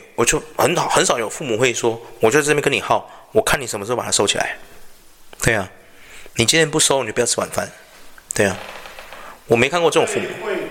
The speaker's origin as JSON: {"language": "Chinese", "country": "Taiwan", "said": "我们就先讲自己国家台湾就好了。你有没有发现我们台湾人 教小孩负责任这件事很难教到"}